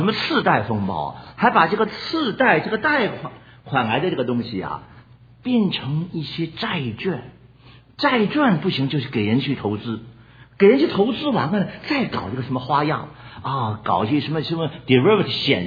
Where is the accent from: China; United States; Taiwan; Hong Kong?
United States; 那讲到我们美国人啊